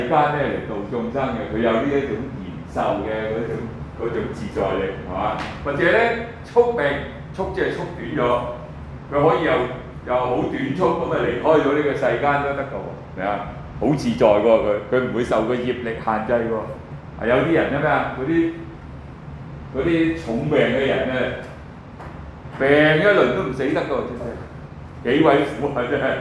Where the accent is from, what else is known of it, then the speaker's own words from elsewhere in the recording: China; 我們中國人最喜歡的過年